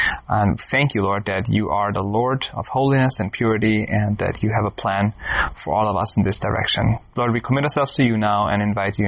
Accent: Scotland, United Kingdom; So yes, I'm Scottish.

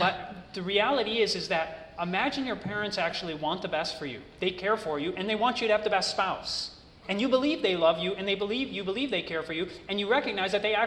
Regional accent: United States; And you know, my mindset growing up in America, and, you know, not of our faith at all, you know, to me, that was so far beyond my recognition.

